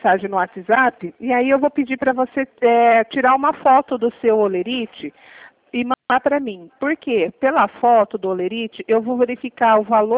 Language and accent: Portuguese; São Paulo, Brazil; Eu sou do estado de São Paulo